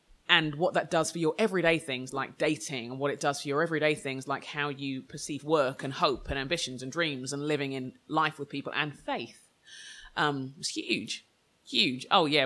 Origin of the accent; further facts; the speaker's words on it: London, United Kingdom; 7 years old, in the 80s in London, Nigerian background. I'm Nigerian background, but I'm born in London.